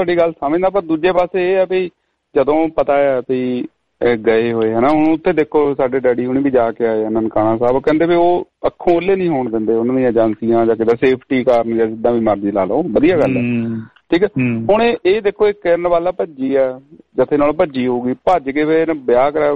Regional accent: Punjab, India; ਅਸੀਂ ਪੰਜਾਬ ਤੋਂ ਆਏ ਸੀ

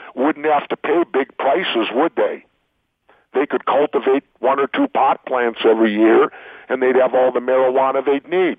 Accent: Minneapolis, Minnesota, United States; I grew up in South Minneapolis, right in the inner city.

